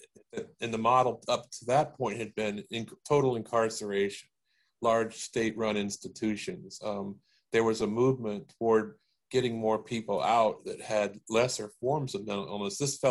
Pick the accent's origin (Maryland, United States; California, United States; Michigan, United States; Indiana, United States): Indiana, United States; Goshen; his parents lived for a short time in my hometown in Goshen, and were complaining about the FBI harassing them when they were trying to run a roadside food stand in Elkhart County